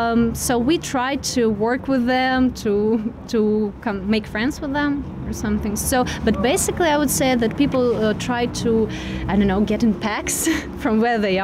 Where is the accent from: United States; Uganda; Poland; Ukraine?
Ukraine; Donetsk, Donetsk Oblast; English is a second language; also born or lived in Mariupol; now in Uzhhorod, Ukraine; Now we are in Uzhgorod, Ukraine. But basically, I come from Mariupol, but not really Mariupol. I'm internally displaced person for the second time. In 2014, I came from Donetsk. I go to Mariupol, and from there, I went here in Uzhgorod, and now I'm here.